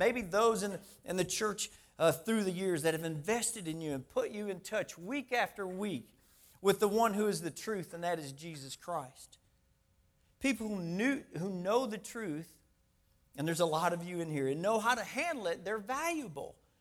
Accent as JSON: {"language": "English", "region": "Midwest", "country": "United States", "said": "I'm from the Midwest, so I can't wait to get home."}